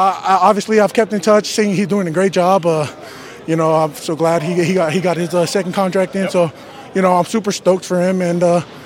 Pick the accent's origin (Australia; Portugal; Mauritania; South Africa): Australia; now in United States; When I moved out here from Australia, I played for a club, Rainier Highlanders.